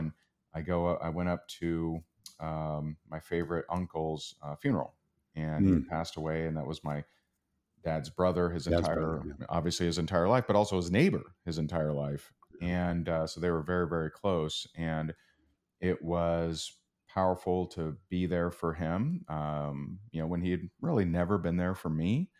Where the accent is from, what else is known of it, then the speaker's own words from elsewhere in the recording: Seymour, Indiana, United States; Yeah, I grew up in Seymour, Indiana, which its claim to fame is